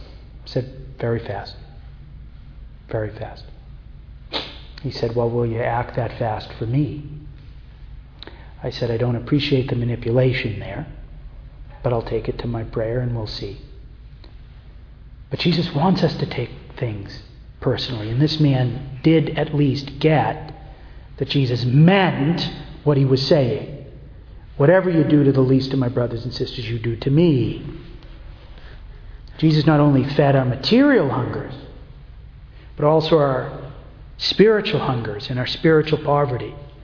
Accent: United States; born there; I was born in the United States in a place where I received a very good education, born of hardworking parents who loved each other and stuck together and gave me a good foundation

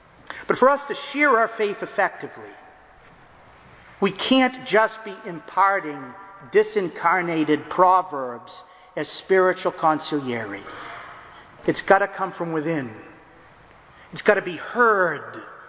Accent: New England, United States; Growing up in New England, everybody knew who the Catholics were.

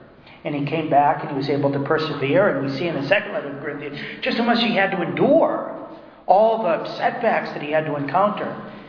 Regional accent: New England, United States; I'm from New England. We specialize in winning football championships.

